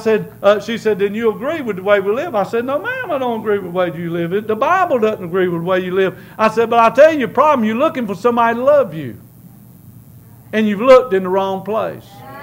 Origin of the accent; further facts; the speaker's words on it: Lancaster, United States; I grew up in Lancaster, man. South side of Lancaster, where they kill each other.